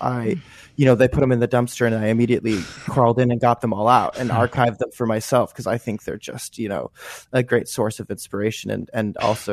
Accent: Chicago, Illinois, United States; I grew up Mormon in Chicago, Illinois, and eventually went out to Brigham Young University

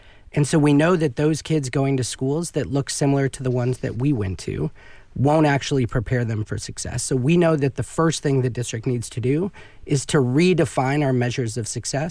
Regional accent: Fresno, California, United States; So I grew up here in Fresno, went to public schools here in Fresno.

